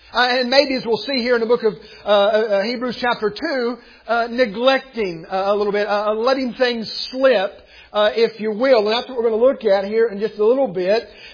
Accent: United States; As an American Christian, we have no idea what it's like to face that kind of decision.

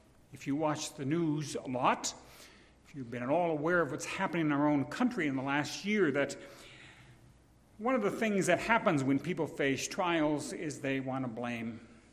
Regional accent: United States; born there; although I was born in the United States, this is not my first citizenship.

